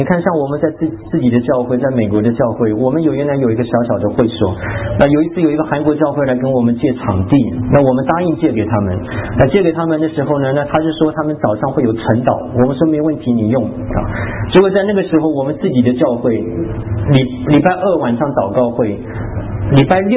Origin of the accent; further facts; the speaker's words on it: China; now in United States; 我们是中国人的基督徒